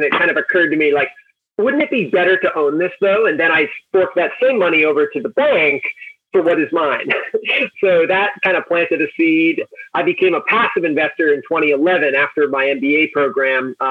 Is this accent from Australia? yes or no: no; Maine, United States; I did. Yeah, I grew up in Maine. I live about a half mile from the house I grew up in.